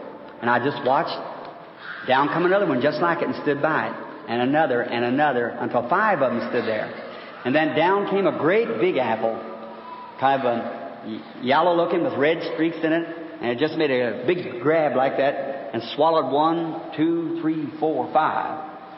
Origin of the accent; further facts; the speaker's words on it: Kentucky, United States; born there; I was born in Kentucky.